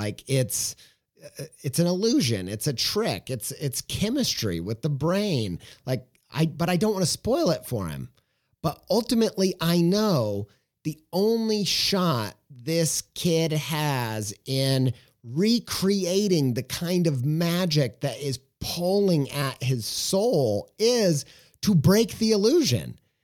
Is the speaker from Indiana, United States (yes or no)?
yes; Indiana, United States; I'm from Southern Indiana, okay? I don't know how to say that properly